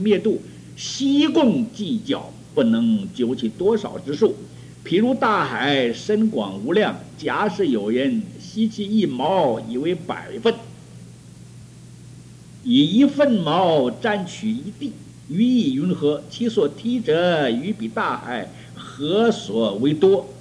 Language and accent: Chinese; Ningbo, Zhejiang, China; 我记得在我小的时候在宁波了